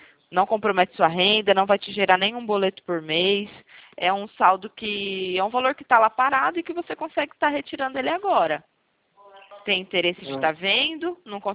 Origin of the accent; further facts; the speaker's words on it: Presidente Prudente, São Paulo, Brazil; Eu sou de Presidente Prudente.